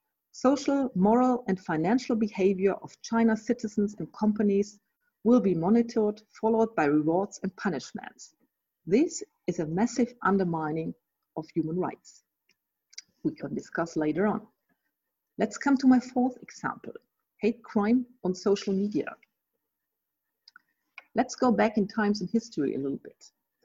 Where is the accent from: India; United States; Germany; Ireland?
Germany; English is a second language; My home country, Germany, has an intensive history in exporting military and surveillance goods to Saudi Arabia.